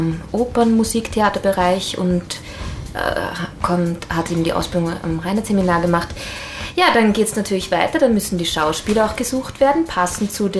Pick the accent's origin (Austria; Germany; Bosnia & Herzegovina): Austria; Mödling, Lower Austria; Das ist auch ein Mödlinger, so wie ich komme aus Mödling.